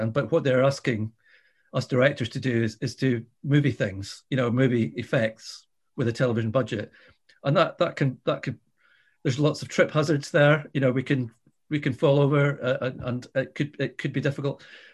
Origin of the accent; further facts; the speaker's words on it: Isle of Skye, Scotland, United Kingdom; And I was born and brought up in the Isle of Skye in Scotland, in the Hebrides, which is, it's quite a big island, but people say that it's remote and everything.